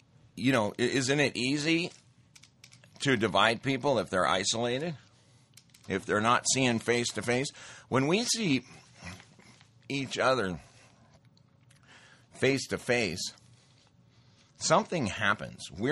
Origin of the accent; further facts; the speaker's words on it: Montana, United States; When I was growing up in Montana, you know, you stand in front of somebody and you make certain comments and you just might get whacked in the face.